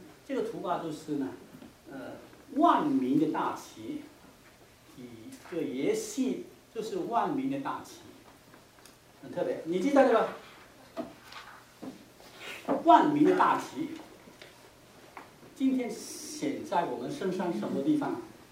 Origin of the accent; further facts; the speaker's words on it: China; 就是好像我们中国人的这个对联啊，春节的时候对联两个在门口写的